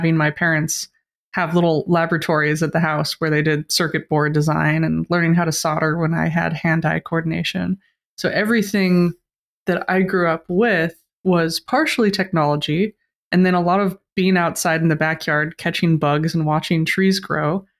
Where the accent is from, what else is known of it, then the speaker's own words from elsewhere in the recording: Denver, Colorado, United States; I grew up in Denver, Colorado. My parents were broadcast engineers